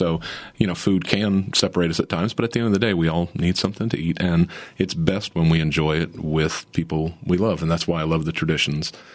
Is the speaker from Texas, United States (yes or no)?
no; Louisiana, United States; And I grew up in what I would say, I grew up southern in South Louisiana.